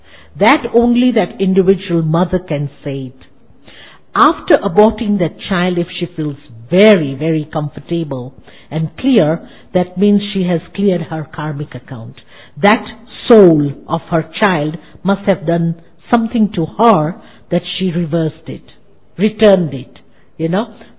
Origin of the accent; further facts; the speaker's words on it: Zimbabwe; also born or lived in Zambia; now in Kenya; from Africa. I was born in Zambia, brought up in Zimbabwe, and living in Kenya since last 35 years with the Brahma Kumaris.